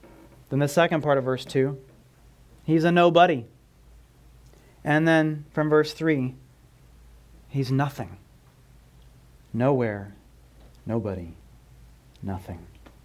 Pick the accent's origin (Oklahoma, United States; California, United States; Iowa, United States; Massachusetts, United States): Iowa, United States; I grew up in Iowa